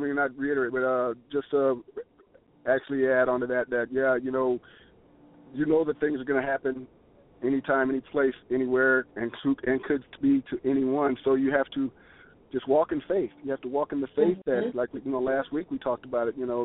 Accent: Tucson, Arizona, United States; Arizona, of course, being from Tucson, my Arizona Wildcats

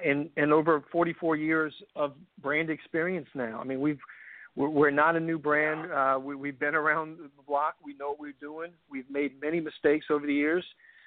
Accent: Metairie, Louisiana, United States; I grew up here in the local market. I grew up in Metairie, Louisiana.

